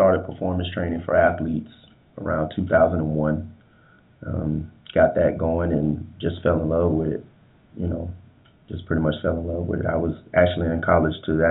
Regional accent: Sarasota, Florida, United States; Born and raised in a 941. You know, got family all over, man. Everybody, like, I'm from Sarasota and all that, man.

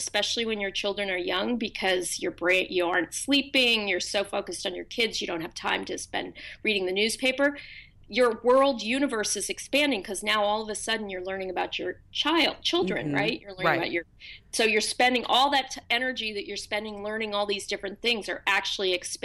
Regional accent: Berkeley, California, United States; I grew up in Berkeley.

